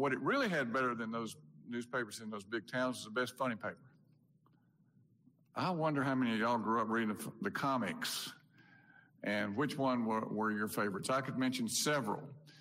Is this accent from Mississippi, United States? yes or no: yes; Brandon, Mississippi, United States; And I grew up in Brandon